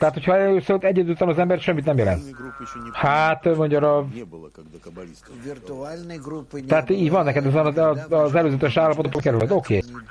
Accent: Belgrade, Serbia; born there; Én Belgrádban születtem. Ott születtem.

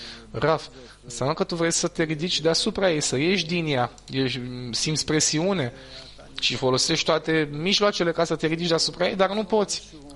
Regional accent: Rishon LeZion, Central District, Israel; Ca de exemplu, ieri la birou, în Rishon, în orașul natal.

